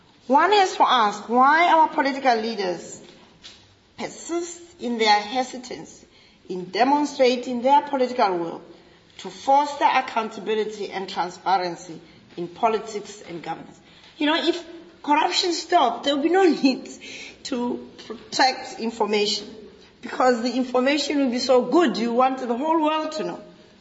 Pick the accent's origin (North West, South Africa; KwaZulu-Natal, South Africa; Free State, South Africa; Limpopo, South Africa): Limpopo, South Africa; Polokwane; Remember that beautiful suburb in my hometown, Polokwane